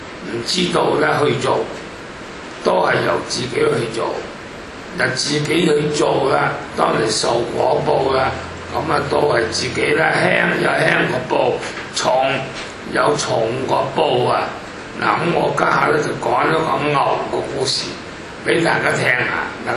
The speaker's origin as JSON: {"language": "Cantonese", "country": "China", "said": "所以呢啲牛咧對我哋中國人啊，可以講咧由農村嘅人啊，係一個好大嘅恩德。"}